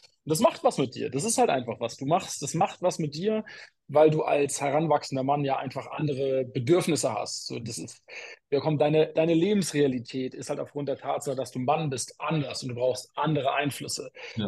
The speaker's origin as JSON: {"language": "German", "region": "Bremen", "country": "Germany", "tie": "born or raised there", "said": "Also ich komme aus Bremen ursprünglich, aus nicht so einem netten Stadtteil tatsächlich."}